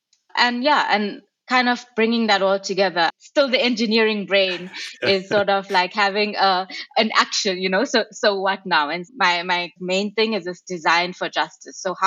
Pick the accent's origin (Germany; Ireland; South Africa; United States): South Africa; So I'm born and raised in South Africa, and I actually started off as an engineer, an electrical engineer